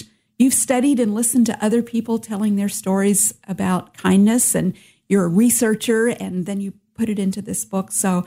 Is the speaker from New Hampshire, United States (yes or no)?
no; Michigan, United States; now in Atlanta, United States; I came from Michigan, and we met here in Atlanta.